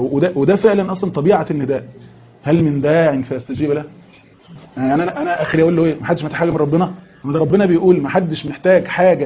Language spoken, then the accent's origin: Arabic; Egypt; او مثلا كارفور عندنا في مصر ولا كده